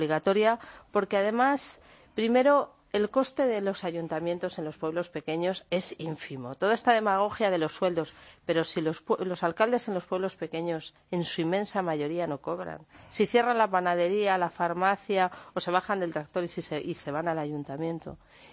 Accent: Castile and León, Spain

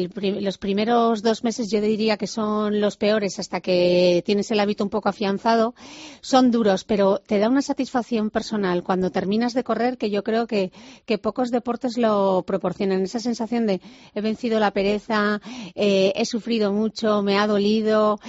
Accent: Gijón, Asturias, Spain; o las carreras que organizan en Gijón, que es de donde yo soy

